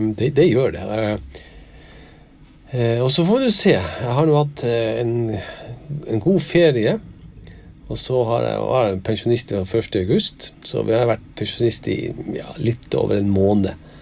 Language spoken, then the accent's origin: Norwegian; Alsvåg, Nordland, Norway; jeg kommer fra Alsvåg. Det et sted I Nordland fylke og I Vesterålen region. Og det en av de øyene som ligger ganske langt mot nord I Nordland fylke og på naboøy til Andøya og Andenes